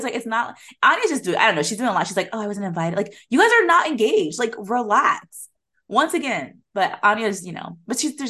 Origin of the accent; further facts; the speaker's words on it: United States; I am African but removed. I was not born in Liberia. I was raised here. So I feel like I'm very American.